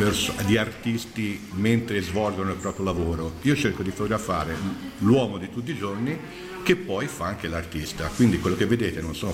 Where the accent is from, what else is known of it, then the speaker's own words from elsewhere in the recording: Livorno, Tuscany, Italy; perché sono di Livorno, insomma. E quindi io abito da molti anni fuori.